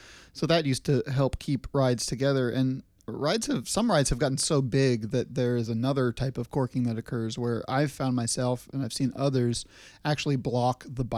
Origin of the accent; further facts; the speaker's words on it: Boston, Massachusetts, United States; now in Portland, United States; Yeah, so growing up in Boston, I've always been impressed with how tolerant and patient other road users are towards bicyclists.